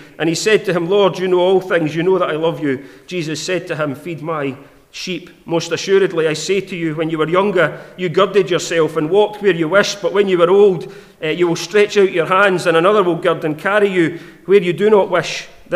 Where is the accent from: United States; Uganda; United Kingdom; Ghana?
United Kingdom; Scotland; accent: Ayrshire; Hopefully my Ayrshire accent isn't too much for you.